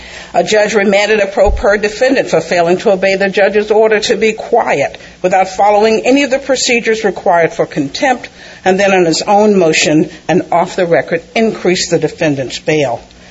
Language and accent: English; Mississippi, United States; Now, these things did not happen in my home state of Mississippi.